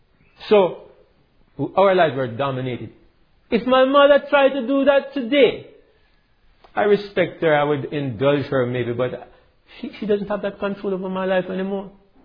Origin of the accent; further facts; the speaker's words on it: Jamaica; I'm a Jamaican, but I'm also a Christian.